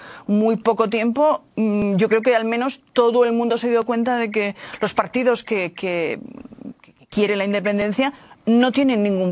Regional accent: Barcelona, Catalonia, Spain; yo soy de Barcelona, soy catalana, me considero catalana, me considero también española, me considero europea.

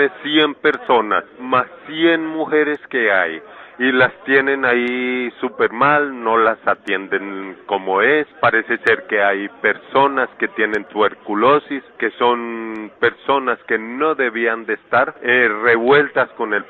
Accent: Colombia; now in United States; Esta gente piensa que yo soy mexicano y no sé qué irá a pasar. Por favor, no deseo ser deportado ni para México, porque no soy de allá. Y si me deportan para Colombia, me pueden dar de baja.

